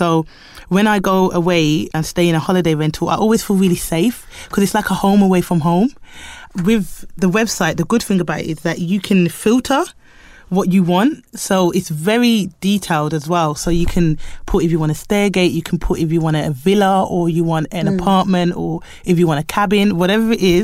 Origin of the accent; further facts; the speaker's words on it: United Kingdom; born there; And also, I am a black nanny. I'm Jamaican. I'm born in the UK, but I am Jamaican by heritage.